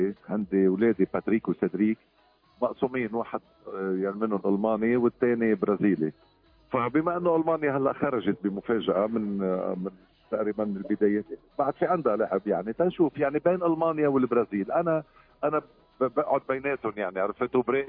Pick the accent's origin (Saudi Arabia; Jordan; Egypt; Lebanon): Lebanon; أنا كإعلامي لبناني موجود بالمركز الإعلامي القطري الرسمي بمنطقة مشارب